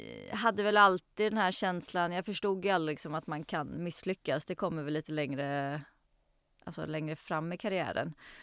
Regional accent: Sweden; born there; Men vi föddes ju i Sverige, så jag vet inte hur det där blir. Men det blir väl för att mamma är åländska, så blir man född in i någonting.

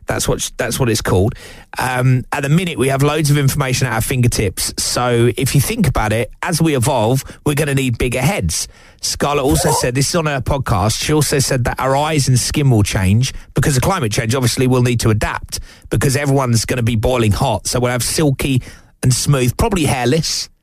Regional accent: Eastbourne, South East England, United Kingdom; I always look at where, because I come from Eastbourne, which is south.

